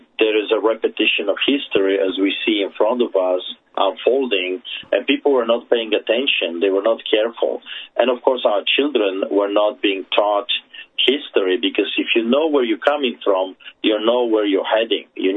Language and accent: English; Poland; Well, I grew up under communist dictatorship behind the Iron Curtain. I grew up in Poland when the Soviets took over.